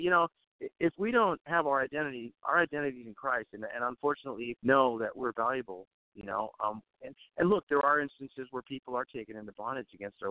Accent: Jamaica; born there; I may have a little Pentecostal blood in me, being Jamaican born.

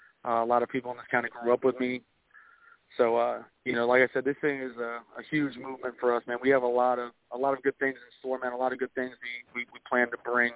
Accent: South Dakota, United States; born there; also born or lived in Mississippi / New Jersey / California; now in Florida, United States; My dad was in the Air Force. I was born on Ellsworth Air Force Base in South Dakota. I've kind of bounced around a lot, man. I've lived everywhere from Mississippi to New Jersey to California, and I've been in Florida now just over 24 years.

